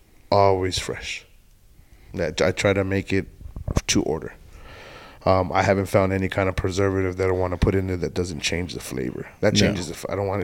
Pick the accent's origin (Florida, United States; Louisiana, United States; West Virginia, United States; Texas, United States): Texas, United States; El Paso; I'm from Texas, originally El Paso, but I'm here, so.